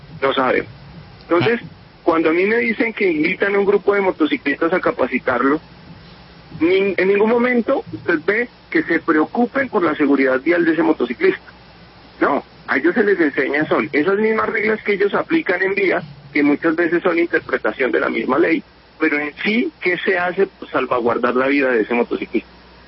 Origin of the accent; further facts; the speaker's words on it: Colombia; ¿dónde están esas políticas públicas que salvaguarden la vida de nosotros como colombianos?